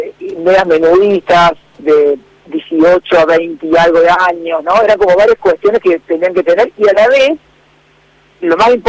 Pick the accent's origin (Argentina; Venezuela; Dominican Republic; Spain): Argentina; Córdoba; para mí creo que como cordobés es una cita obligada